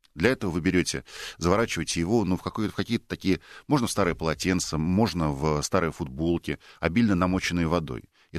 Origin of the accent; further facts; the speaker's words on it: Balashikha, Moscow Oblast, Russia; now in Moscow, Russia; мама живет в моем родном городе, в Балашихе, а я живу в Москве